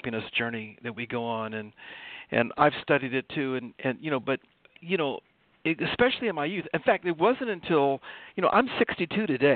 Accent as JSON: {"language": "English", "town": "Dayton", "region": "Ohio", "country": "United States", "tie": "born or raised there", "said": "Grew up in Dayton, Ohio. You know, great"}